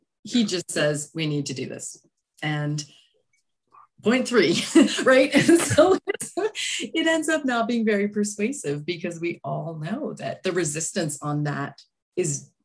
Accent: Canada; Personally, as a Canadian socialist, I completely agree with him.

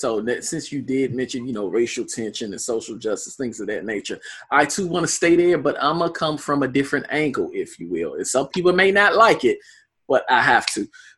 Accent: Washington, District of Columbia, United States; there was a tragic story that took place in my hometown of Southeast Washington, D.C.

